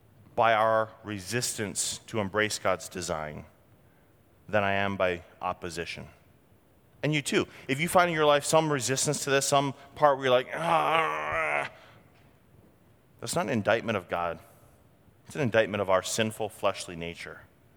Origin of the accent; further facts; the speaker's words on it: New England, United States; now in Wisconsin, United States; But I grew up in New England, liberal New England.